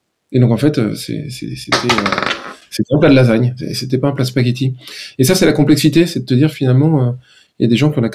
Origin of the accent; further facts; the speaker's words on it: France; on remet en question notre avenir, en tant que Français